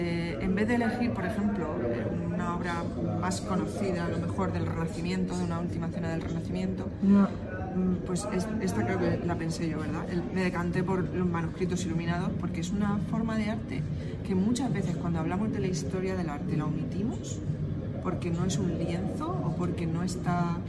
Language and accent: Spanish; Spain; Entonces a mí como mujer española me resulta muy chocante ver un pretzel en un dibujo medieval.